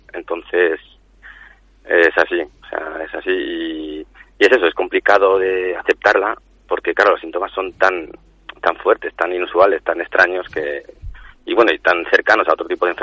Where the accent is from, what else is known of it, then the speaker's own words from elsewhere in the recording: Basque Country, Spain; soy vasco y el apellido que tengo pues es